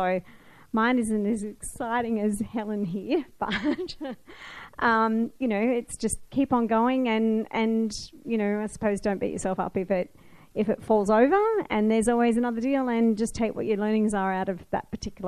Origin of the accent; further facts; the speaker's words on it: New South Wales, Australia; Hi, everyone. I'm from New South Wales, so I'm a ring-in tonight.